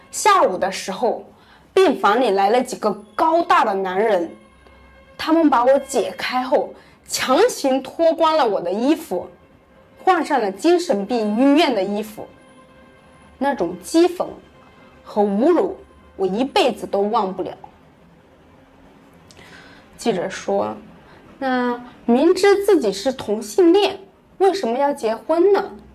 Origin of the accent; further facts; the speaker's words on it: China; 但身为中国人，我很能理解他这么做的原因。